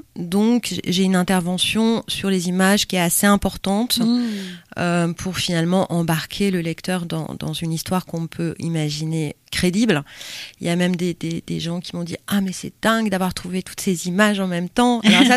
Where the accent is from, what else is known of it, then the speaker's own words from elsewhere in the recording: Île-de-France, France; now in Sète, France; Alors, au départ de région parisienne, mais je vis à Sète depuis 3 ans